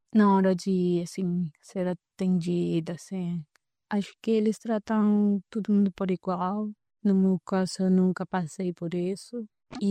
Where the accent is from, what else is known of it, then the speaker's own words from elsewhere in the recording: Paraguay; now in Brazil; Minha experiência como paraguaia acho que não influencia muito da forma como fui recebida aqui no Brasil.